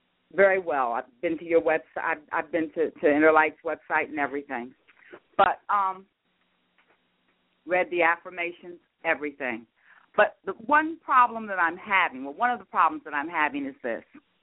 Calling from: New Jersey, United States; I'm in New Jersey.

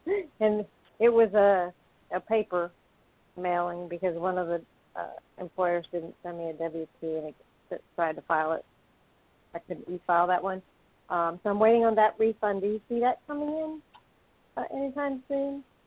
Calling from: Florida, United States; I'm calling from Florida.

